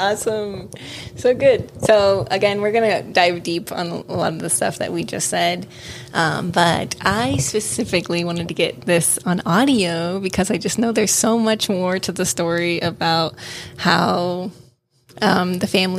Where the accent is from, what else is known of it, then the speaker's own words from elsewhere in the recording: Nebraska, United States; For those of you who don't know, I am actually from Nebraska. I am Hispanic.